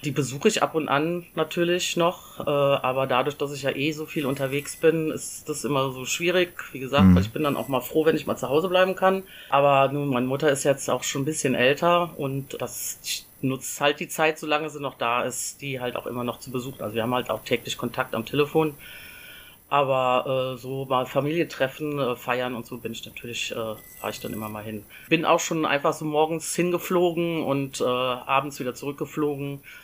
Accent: Brühl, North Rhine-Westphalia, Germany; now in Cologne, Germany; Da bin ich aufgewachsen und habe da auch, bis ich, weiß ich nicht, 30 war, gelebt. Und dann bin ich nach Köln gezogen.

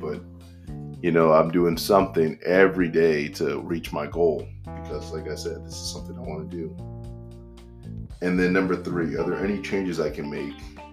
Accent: Maryland, United States; this I can relate to back growing up in Maryland.

